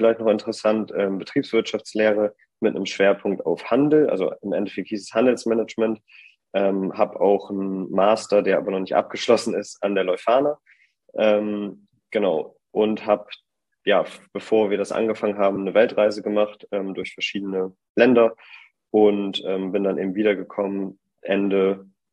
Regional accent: Bremen, Germany; now in Hamburg, Germany; Genau, ich komme ursprünglich aus Bremen, da bin ich geboren und habe da auch studiert. Mittlerweile wohne ich jetzt in Hamburg

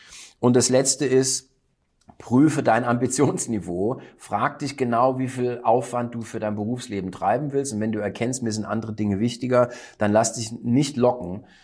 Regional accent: Lenggries, Bavaria, Germany; Also in meiner Heimat. Ich lebe ja in Oberbayern, Lenkries.

